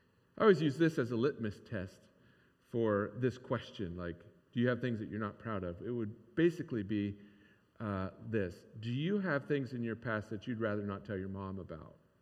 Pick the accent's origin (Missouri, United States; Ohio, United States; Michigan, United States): Ohio, United States; Croton; I grew up in Croton, Ohio. Croton, Ohio is famous for the biggest little fair in the world, right?